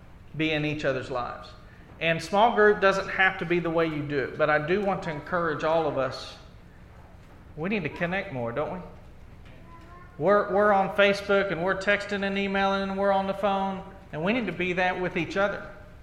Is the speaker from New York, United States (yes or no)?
no; Oklahoma, United States; I was raised in the Church of Christ in a small town in southeastern Oklahoma.